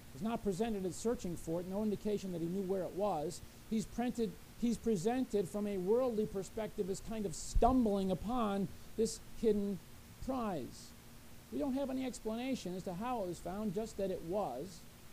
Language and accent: English; Indiana, United States; For a time, I grew up in Indiana, pretty flat, full of fields, fields of corn, fields of soybeans.